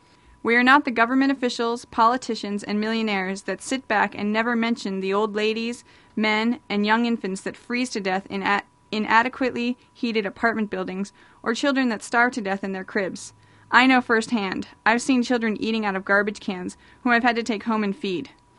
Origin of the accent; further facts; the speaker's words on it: New York City, New York, United States; I'm from New York City, the Bronx, and I know people that starved to death and froze to death.